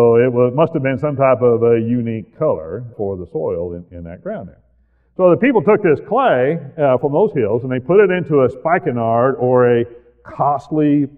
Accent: Oklahoma, United States; born there; Now, I was born down in Oklahoma, where the red clay gives everything red color to it.

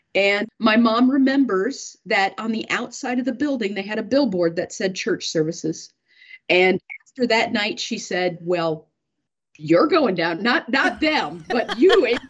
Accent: Sioux Falls, South Dakota, United States; I grew up in Sioux Falls, South Dakota, in the Corps there.

